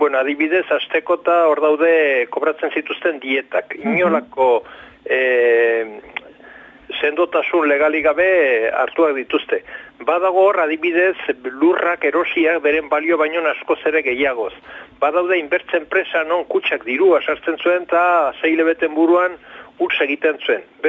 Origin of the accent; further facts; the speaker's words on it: Navarre, Spain; guk aldarrikatzen dugu leku guzi bizietan Nafarra gara